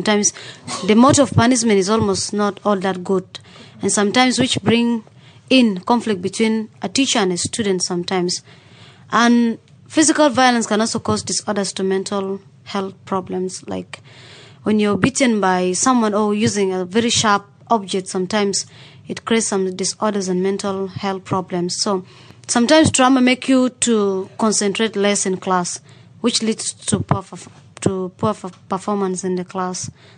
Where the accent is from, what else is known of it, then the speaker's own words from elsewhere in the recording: South Sudan; We are ambassadors from South Sudan tackling the issue of physical violence in high schools.